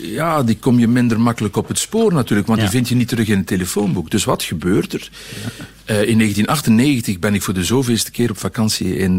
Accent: Belgium; En nee, zeg ik tegen hem, ik kom uit België.

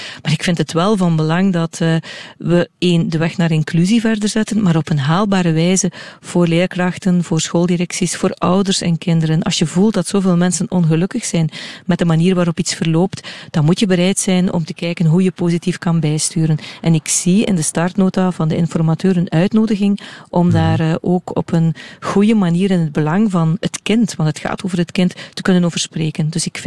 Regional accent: Flanders, Belgium; waar we als Vlamingen trots op zijn

